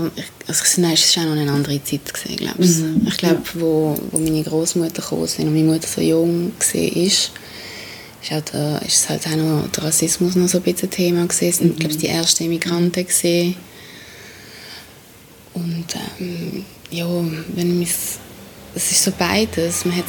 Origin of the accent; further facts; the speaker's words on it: Basel, Basel-Stadt, Switzerland; Also zum Beispiel das Basel, wo ich kennengelernt habe, wo ich aufgewachsen bin, ist ganz ein anderes Basel als das, was ich jetzt kenne.